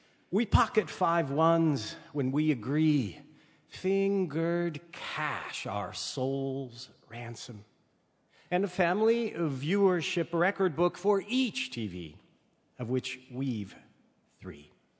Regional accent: Indiana, United States; now in Peoria, United States; From Indiana.

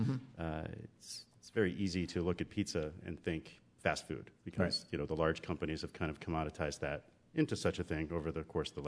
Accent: Trenton, New Jersey, United States; But the tomato pie in and of itself is something that I grew up with in Trenton, New Jersey, a long time ago.

